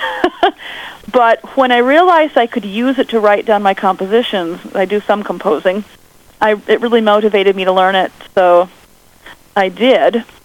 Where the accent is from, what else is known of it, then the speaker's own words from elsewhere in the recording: Elmira, New York, United States; I am from Elmira, New York, which is located in upstate New York, and not too far from the state of Pennsylvania. Actually, we're in Chemung County.